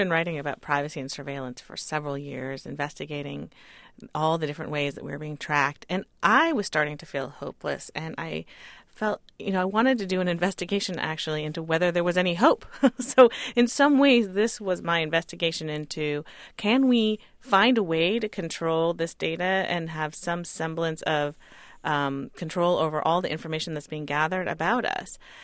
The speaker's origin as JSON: {"language": "English", "region": "California", "country": "United States", "tie": "born or raised there"}